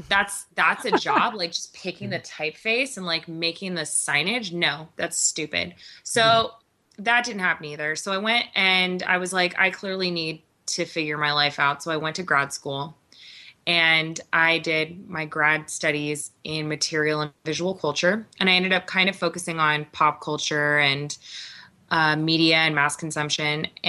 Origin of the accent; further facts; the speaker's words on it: Virginia, United States; I was born in Virginia about, I want to say like a short distance away from Williamsburg. So I grew up going to Williamsburg